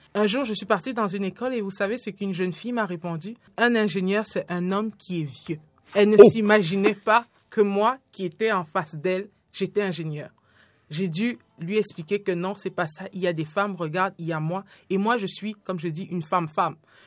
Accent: Yaoundé, Centre, Cameroon; Nous, les plus basses températures, je vous dirais d'où je viens de Yaoundé, c'est 18 degrés, 16 degrés le matin et puis la journée.

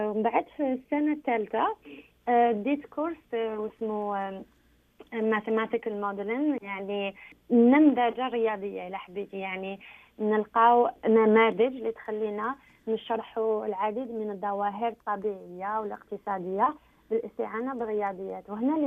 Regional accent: Algeria; من الجزائر، في الوقت الحالي نحضر في ماجستير بجامعة مكيل في علم الإحصاء،

